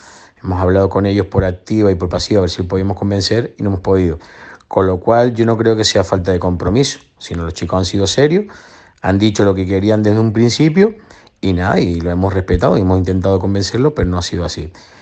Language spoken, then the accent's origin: Spanish; Santiago, Canary Islands, Spain; pues ya procedo también de La Gomera, de Santiago.